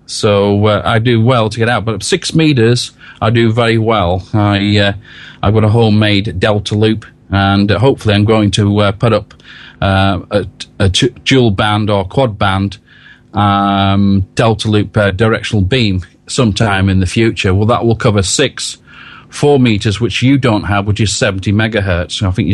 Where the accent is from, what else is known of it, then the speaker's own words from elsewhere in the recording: United Kingdom; I'm British of Scottish extraction.